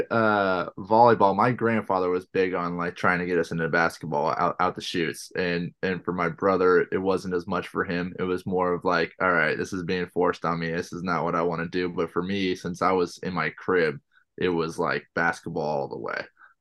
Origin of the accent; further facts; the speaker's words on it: Danville, California, United States; So I grew up in Danville, California, in the East Bay area.